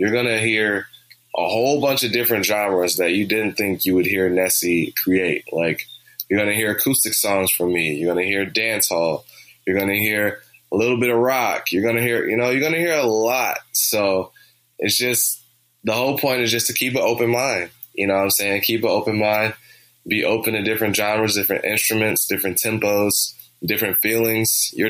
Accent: Detroit, Michigan, United States; I'm from Detroit, you know, the Motor City. So it's just auto shops up and down every street. And we lived about three doors down from the corner of Grand River and what was that, 7 Mile.

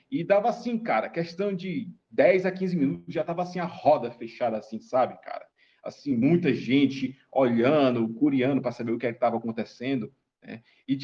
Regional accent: Fortaleza, Ceará, Brazil; now in Caucaia, Brazil; eu sou aqui do estado do Ceará, eu nasci em Fortaleza e depois que eu me casei eu vim morar na região metropolitana.

